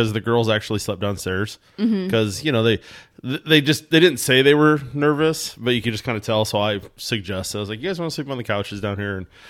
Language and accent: English; Midwest, United States; Actually, it's the joke of being a Midwesterner, we are the idiots that, tornado, let's go outside.